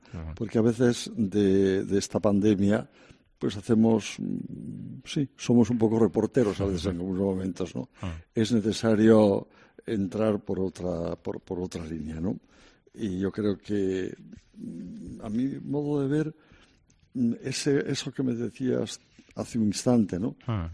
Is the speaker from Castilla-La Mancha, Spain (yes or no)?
no; Santander, Cantabria, Spain; Nunca les he en mi tierra de origen, Santander, nunca les he abandonado.